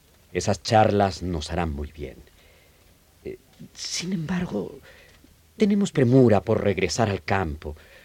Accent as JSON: {"language": "Spanish", "town": "Santiago", "region": "Santiago Metropolitan", "country": "Chile", "lives_now": "Casablanca, Chile", "said": "Claro que mi señora y yo somos de Santiago, pero nos vinimos a radicar y trabajar en nuestras tierras."}